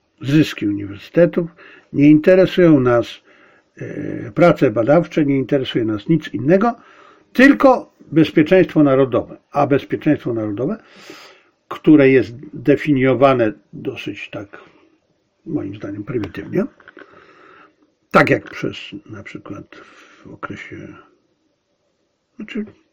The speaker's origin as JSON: {"language": "Polish", "country": "China", "said": "Aczkolwiek ja jestem Chińczykiem, no w skrócie mnie to też dotyczy. Ja sobie mogę pozwolić na krytykowanie."}